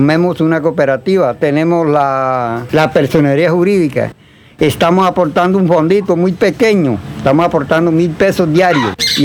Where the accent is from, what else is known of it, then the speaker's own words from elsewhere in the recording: Alto Rosario, Bolívar, Colombia; moved away as an adult; now in Ayapel, Colombia; Vengo desplazado del sur de Bolívar, del Alto Rosario. Fui desplazado por la violencia porque lo hicieron desocupar, los pusieron 2 días para que desocupáramos. Perdimos finca, perdimos todo lo que teníamos. Y ahí me vine para aquí, para Ayapel, a morirme de hambre porque soy campesino.